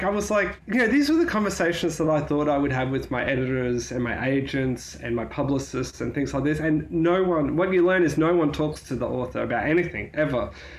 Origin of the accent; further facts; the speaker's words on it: Queensland, Australia; I'm from Queensland.